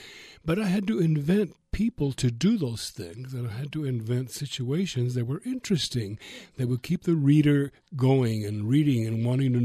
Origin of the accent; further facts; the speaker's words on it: Tampa, Florida, United States; growing up in Ybor City, and I really had an idyllic life.